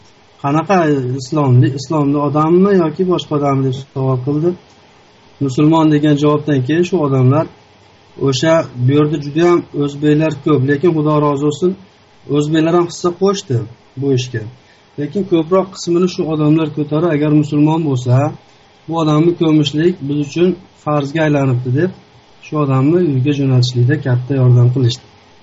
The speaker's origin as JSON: {"language": "Uzbek", "town": "Yekaterinburg", "region": "Sverdlovsk Oblast", "country": "Russia", "said": "Shunda men o'zim Yekaterinburgdanman. Sverdlov shahridan."}